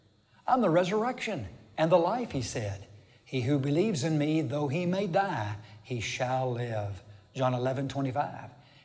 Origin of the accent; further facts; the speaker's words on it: the South, United States; You can tell, I guess, that I'm from the South.